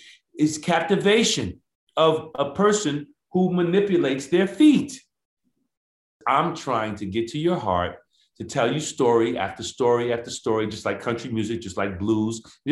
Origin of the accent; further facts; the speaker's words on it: Far Rockaway, New York, United States; I'm an inner city kid. I'm from Far Rockaway, Queens, New York.